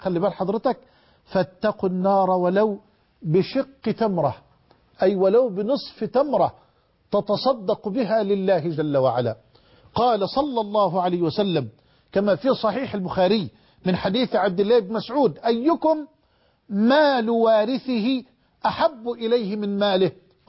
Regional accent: Egypt; وأن يحفظ بلدنا مصر من كل مكروه وفتنة وسوء

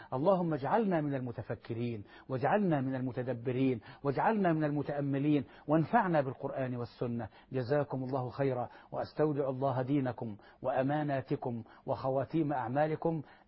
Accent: Egypt; احنا عندنا في مصر

